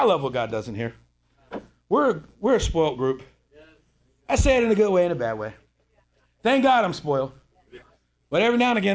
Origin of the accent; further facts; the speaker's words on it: Dayton, Ohio, United States; I'm from Dayton. No, we're at in Dayton by the base. Isn't that Fairborn? Oh, you know the area. Yep, that's where I'm from.